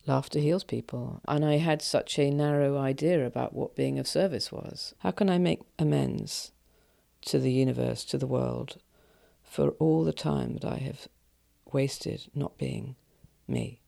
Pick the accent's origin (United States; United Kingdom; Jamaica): United Kingdom; England; I was taken aback, but obviously, being English, I remained composed.